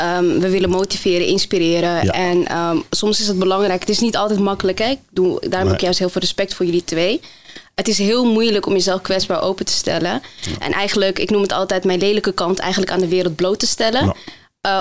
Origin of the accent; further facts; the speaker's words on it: Netherlands; also born or lived in Morocco; Ik ben geboren in Marokko. Laat me daar even mee starten.